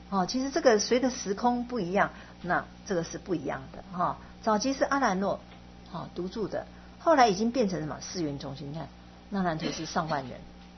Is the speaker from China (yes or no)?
yes; China; 但是我们中国人还是对这种住茅棚的是蛮尊敬的了